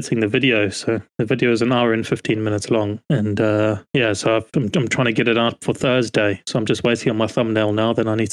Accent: Durban, KwaZulu-Natal, South Africa; Yeah, I'm from the East Coast, Durban.

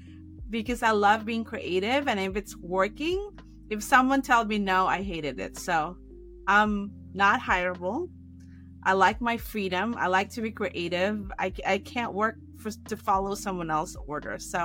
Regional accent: Philippines; I grew up in the Philippines and you know that you're limited to opportunity.

